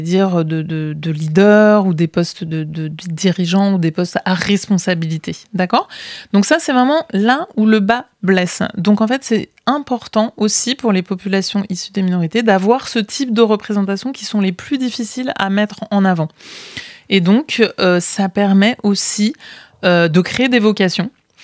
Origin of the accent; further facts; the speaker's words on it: France; on a été dressés et éduqués dans notre cerveau en tant que Français.